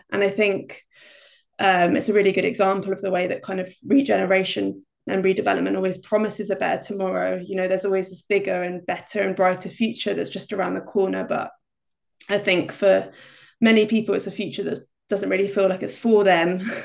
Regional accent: London, United Kingdom; my experiences of growing up in London. And London's a city that's changing really rapidly.

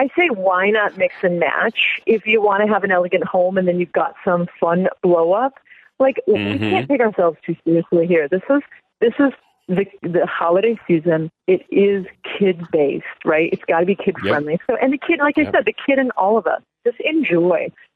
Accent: Glenview, Illinois, United States; I'm from Glenview. I just happen to have a lot of clientele in there.

